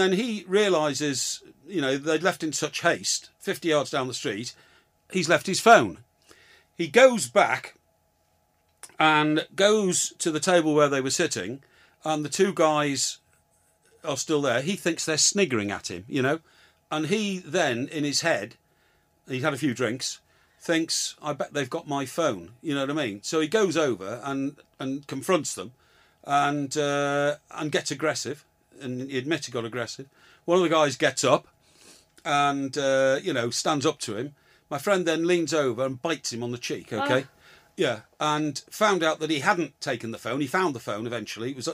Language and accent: English; Chester, North West England, United Kingdom; born there; I was born in Chester